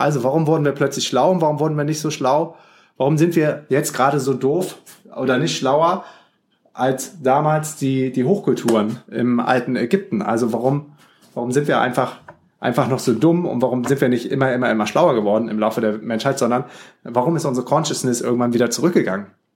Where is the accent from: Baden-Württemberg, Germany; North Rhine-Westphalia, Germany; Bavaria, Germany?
North Rhine-Westphalia, Germany; Düsseldorf; das Neandertal ist ganz in der Nähe von dem Ort, wo ich aufgewachsen bin und geboren wurde, in Düsseldorf.